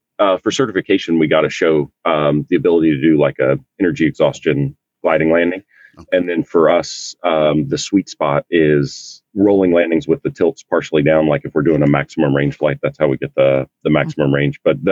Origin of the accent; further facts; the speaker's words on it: Texas, United States; Oh man, I grew up in East Texas.